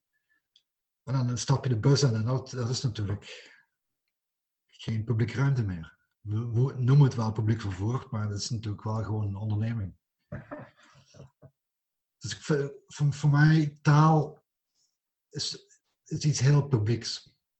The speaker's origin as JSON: {"language": "Dutch", "country": "Belgium", "also_born_or_lived": "Amsterdam, Netherlands", "said": "ik heb zelf in Amsterdam gestudeerd. En ik heb 7 jaar in Amsterdam gewoond. En 7 jaar lang ben ik van België uitgemaakt."}